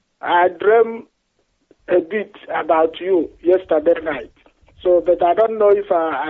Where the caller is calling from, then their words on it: Gothenburg, Västra Götaland, Sweden; I'm calling from Sweden, Gothenburg.